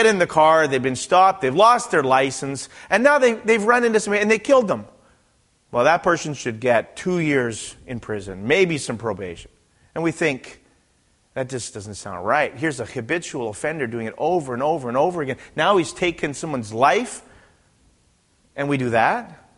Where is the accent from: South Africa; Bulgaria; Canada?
Canada; now in United States; You know, the funny thing is, see, I'm Canadian.